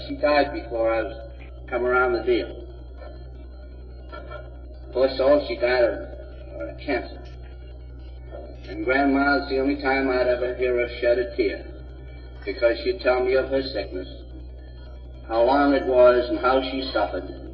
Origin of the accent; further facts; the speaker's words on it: Lewiston, Maine, United States; also born or lived in Saco; in a little town called Saco, Maine. I was reared in Lewiston, Maine.